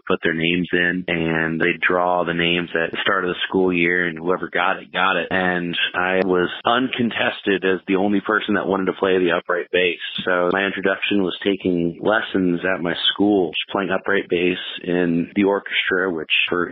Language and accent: English; Carlisle, Pennsylvania, United States; now in Nashville, United States; I'm originally from Carlisle, Pennsylvania. For the last few years, I've lived in Nashville as a singer-songwriter and touring musician.